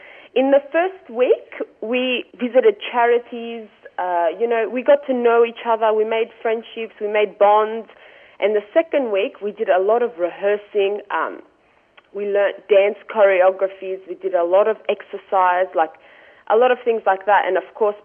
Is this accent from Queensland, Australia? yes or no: no; Sydney, New South Wales, Australia; I'm from Sydney. I'm 20 years old. I study law and business full time. So I just live in Sydney